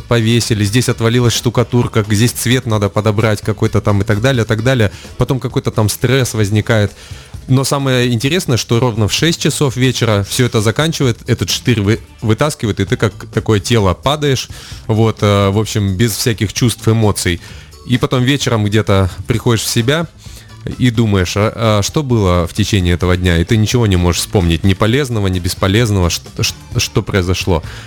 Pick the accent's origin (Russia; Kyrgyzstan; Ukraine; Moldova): Russia; Far East; ну и мы тоже с Дальнего Востока все смотрим в сторону